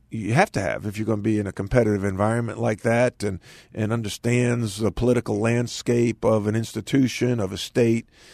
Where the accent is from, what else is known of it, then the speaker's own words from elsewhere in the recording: Long Island, New York, United States; I grew up on Long Island. I was a Net fan when he was with the New York Nets.